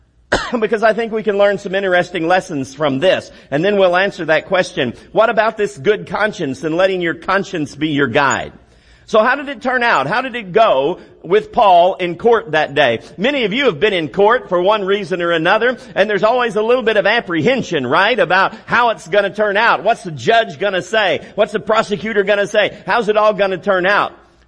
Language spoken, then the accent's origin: English; United States; I'm glad I'm an American. I am so glad that I was born in America and that I'm an American citizen